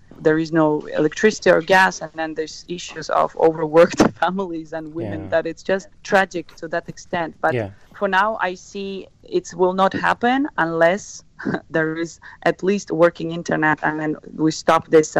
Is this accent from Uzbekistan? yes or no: yes; Karshi, Qashqadaryo Region, Uzbekistan; I did public workshops and seminars in my hometown, Karshi.